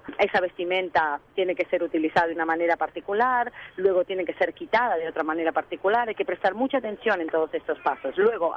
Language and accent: Spanish; Uruguay; siendo uruguaya y latina